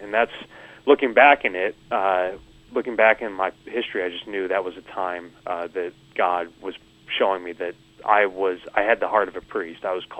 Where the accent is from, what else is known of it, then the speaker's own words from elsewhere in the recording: Winnetka, Illinois, United States; I'm from Winnetka. I went to New Trier High School, went to college out in Washington, D.C.